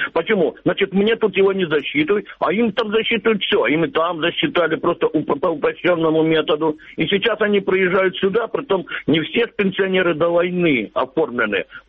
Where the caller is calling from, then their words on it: Luhansk Oblast, Ukraine; Луганская область.